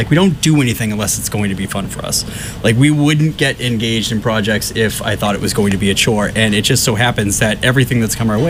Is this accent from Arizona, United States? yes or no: no; Billerica, Massachusetts, United States; also born or lived in Lowell; now in Stoneham, United States; So I grew up in the Lowell area. I grew up in Billerica. I moved to Lowell for school. I went to UMass Lowell, just like everybody that graduated from Billerica High did.